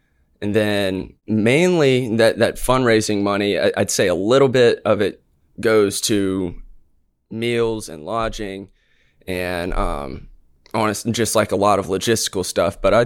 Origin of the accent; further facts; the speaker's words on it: Pensacola, Florida, United States; I grew up in Pensacola, Florida.